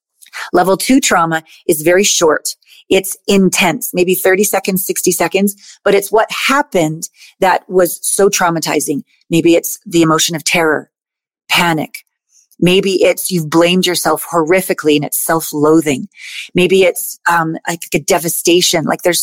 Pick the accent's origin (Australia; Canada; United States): Canada; I'm Canadian